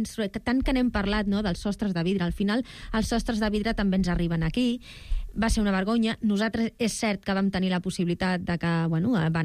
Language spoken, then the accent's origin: Catalan; Barcelona, Catalonia, Spain; jo vinc de Barcelona i vinc de poble.